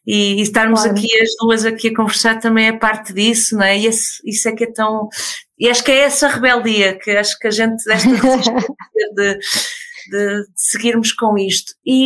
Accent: Porto, Norte, Portugal; eu já não reconheço o Porto onde cresci

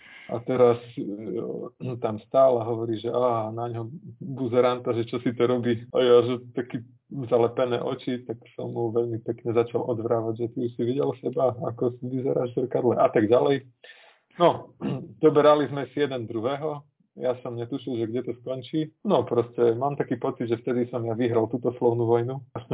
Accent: Košice, Košice Region, Slovakia; ja som z východu, ja mám vytvičenú pečeň asi geneticky

